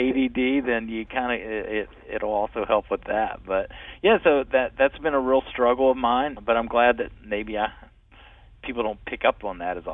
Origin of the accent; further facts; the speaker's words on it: the South, United States; And plus, I'm from the South, and so it comes across as very mellow and slow at times, I think.